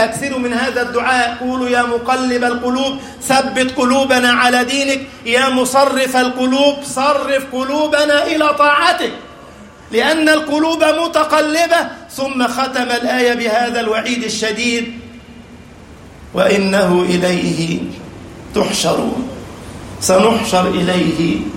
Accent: Egypt; اللهم احفظ بلدنا مصر يا رب العالمين

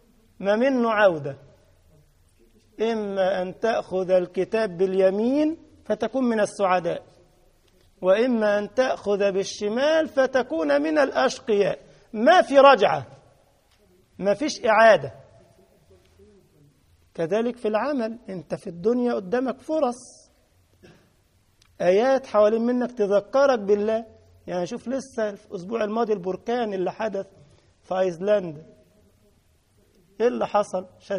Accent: Egypt; مش عندكم انتوا الكنكة دي، انتوا عالم يا عم الحاج، شغالين بالغليات دلوقتي والكهرباء الكتريك، انما احنا عندنا في الريف حاجة اسمها الكنكة

